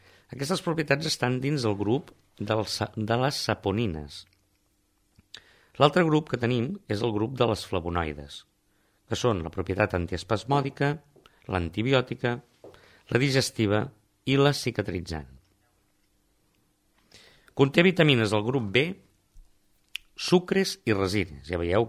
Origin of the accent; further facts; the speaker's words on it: La Torre de l'Espanyol, Catalonia, Spain; sobretot a la zona on sóc jo, estic a prop de Vinebre, jo sóc de la Torre, baixàvem en bicicleta de petits a buscar-les a la vora del riu